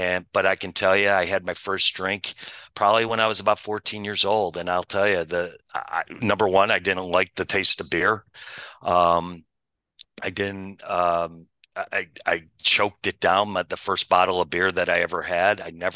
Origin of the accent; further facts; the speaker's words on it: Buffalo, New York, United States; born there; I was born here in Buffalo.